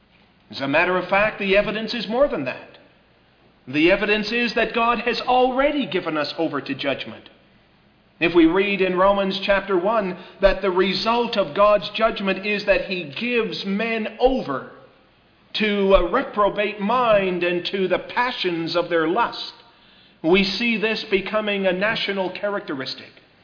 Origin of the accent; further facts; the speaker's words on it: United States; And as an American, we look at a verse like this, we ought to tremble in our shoes.